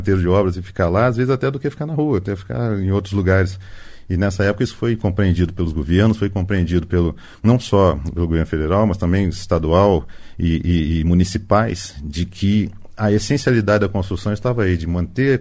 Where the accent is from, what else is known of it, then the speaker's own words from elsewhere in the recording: Belo Horizonte, Minas Gerais, Brazil; Eu sou de Belo Horizonte. A CEBIC, a Câmara Brasileira da Construção, é de Brasília, mas eu sou de Belo Horizonte.